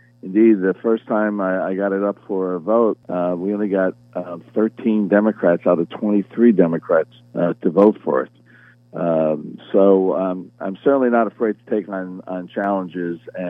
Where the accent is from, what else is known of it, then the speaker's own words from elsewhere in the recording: Elizabeth, New Jersey, United States; I grew up in Elizabeth Port. I lived in Elizabeth my entire life.